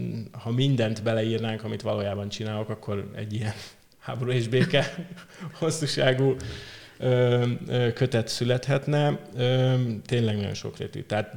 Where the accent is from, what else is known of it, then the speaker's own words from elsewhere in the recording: Székesfehérvár, Fejér, Hungary; born there; Fehérváron születtem.